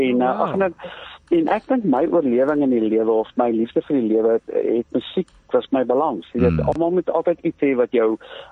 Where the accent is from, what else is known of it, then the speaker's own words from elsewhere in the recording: Johannesburg, Gauteng, South Africa; ek kom van Johannesburg af